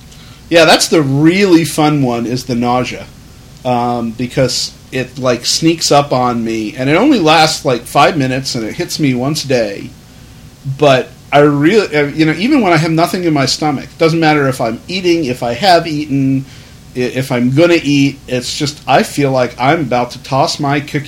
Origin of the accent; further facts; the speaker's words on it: United States; I'm American, so I don't have that handicap. I can actually speak the language.